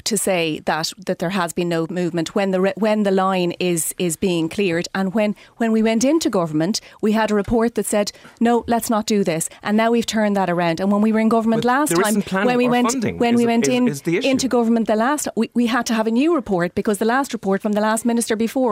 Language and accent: English; Galway, Connacht, Ireland; I mean, we're here in Galway, my hometown, and people have sandbags outside their homes in the Claddagh.